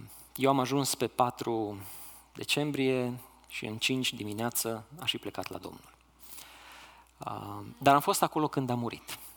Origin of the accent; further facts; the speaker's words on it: Oradea, Bihor County, Romania; moved away as an adult; Sunt un orădean, de fel.